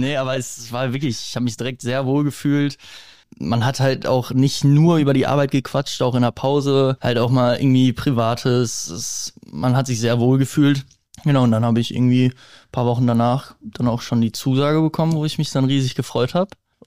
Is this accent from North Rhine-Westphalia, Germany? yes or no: yes; Bielefeld, North Rhine-Westphalia, Germany; ich komme aus Bielefeld.